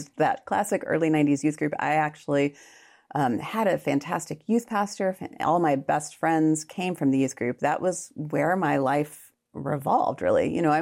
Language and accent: English; Austin, Texas, United States; I grew up in Austin, Texas. So this is back when Austin was not the huge Austin it is now.